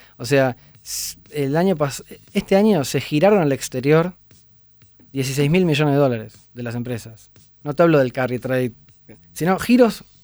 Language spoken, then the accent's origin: Spanish; Argentina; Si no, yo digo, yo soy argentino y lo hago más tranqui.